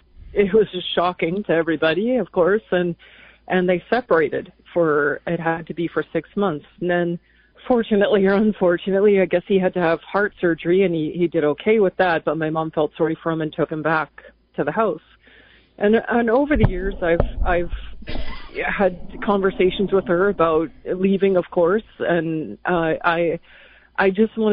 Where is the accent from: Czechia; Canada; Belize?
Canada; moved away as an adult; now in United States; I'm from Canada. I met my husband through Catholic Mass, actually. So I moved down to the States